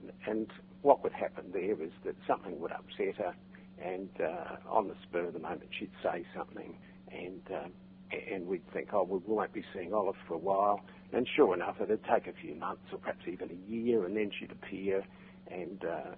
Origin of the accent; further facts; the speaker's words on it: South Australia, Australia; Even I was brought up that way in South Australia. Very, very, very British, very loyal.